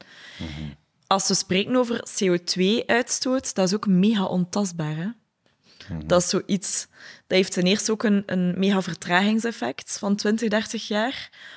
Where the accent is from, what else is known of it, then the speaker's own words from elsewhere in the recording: Nieuwkerken, Flanders, Belgium; Ja, ik ben opgegroeid in Nieuwkerken. Echt mega mooi platteland.